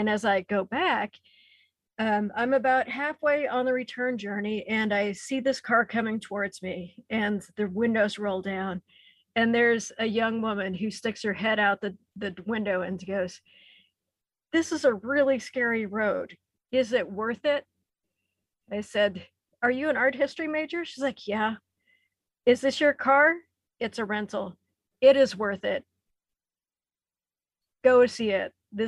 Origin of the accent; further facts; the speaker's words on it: Missouri, United States; but I grew up in the Ozarks of Missouri, so I know how to drive a washboard road and not worry about it.